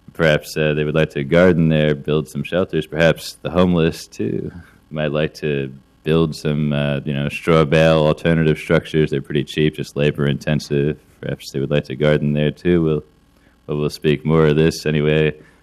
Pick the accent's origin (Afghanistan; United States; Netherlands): United States; Portland; I'm from Portland.